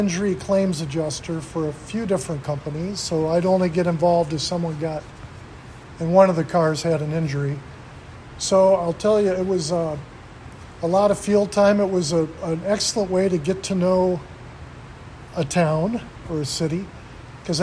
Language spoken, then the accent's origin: English; Dubuque, Iowa, United States; No, I grew up in Dubuque, Iowa, on the Mississippi River, where Iowa, Wisconsin, and Illinois collide. A little town of about 70,000 people, and went to high school there.